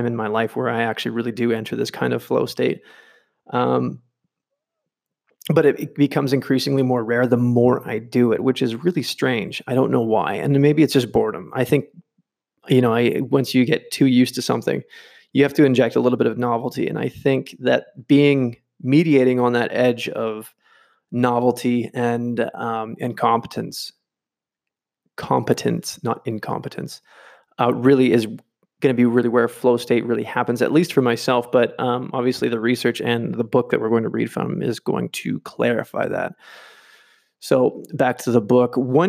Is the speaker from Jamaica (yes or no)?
no; Vancouver, British Columbia, Canada; now in Valencia, Spain; I'm from Canada, British Columbia, Vancouver, not necessarily in that order. I'm from a small town